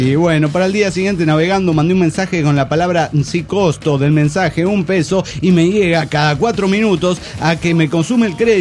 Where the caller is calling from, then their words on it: Buenos Aires, Argentina; de Buenos Aires, Argentina.